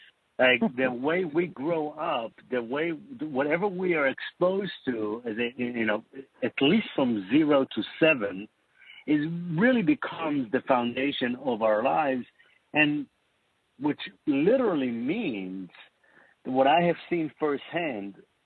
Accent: Israel; also born or lived in United States; I'm over here from Israel. I moved here

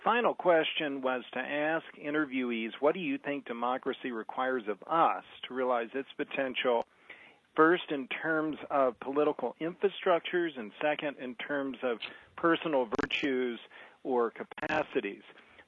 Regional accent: Washington, District of Columbia, United States; Well, I'm from the Washington area

